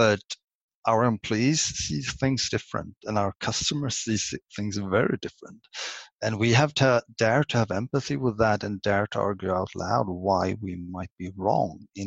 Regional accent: Sweden; English is a second language; First of all, I have to be humble and say I'm Swedish. English isn't my native language.

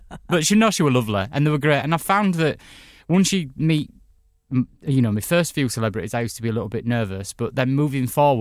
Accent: Bradford, Yorkshire and the Humber, United Kingdom; now in London, United Kingdom; I was born in Bradford in West Yorkshire, in a little town, population 500,000. That's where I went to school, that's where I grew up.

